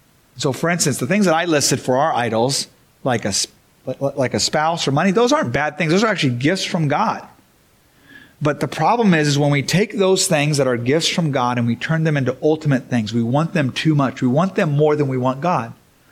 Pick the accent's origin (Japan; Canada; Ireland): Japan; so I grew up in Japan where they had idols that were carved out of stones.